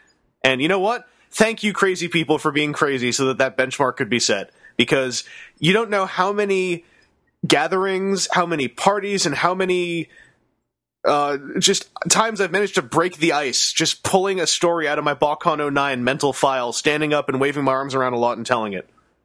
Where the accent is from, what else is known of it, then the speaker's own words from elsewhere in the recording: Canada; Being a Canadian, I used to not really care about Black Friday